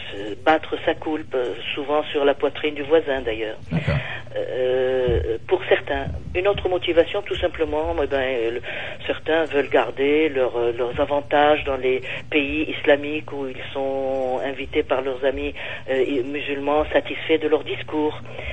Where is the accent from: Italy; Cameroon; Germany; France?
France; Ah, nous, chez nous en France